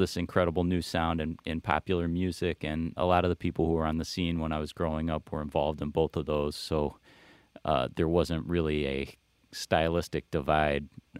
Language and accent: English; Ann Arbor, Michigan, United States; and I grew up in Ann Arbor, and the scene there was a satellite of Detroit, and there were some great musicians there too.